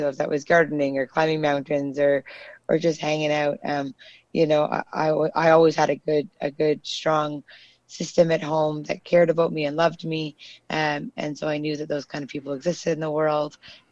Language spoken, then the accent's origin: English; Sudbury, Ontario, Canada; growing up in Sudbury, and I had this incredible supportive family